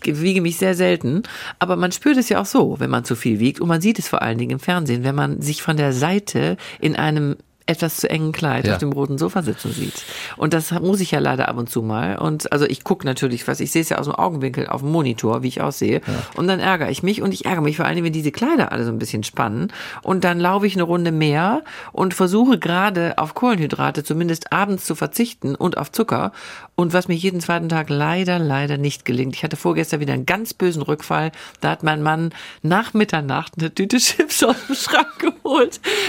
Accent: Wuppertal, North Rhine-Westphalia, Germany; accent: North German; now in Hamburg, Germany; wenn ich wieder weg bin aus Wuppertal, dann rede ich wieder ganz normal wie jetzt. Und die Leute behaupten, dass ich Norddeutsch spreche. Also ich fühle mich, ich sage immer, hier, Hamburg ist mein Zuhause und meine Heimat ist Wuppertal.

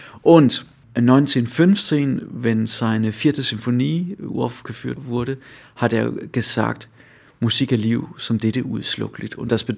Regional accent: Southern Denmark, Denmark; Ich komme selber aus Fünen, also der Insel nach, also neben Bayern.

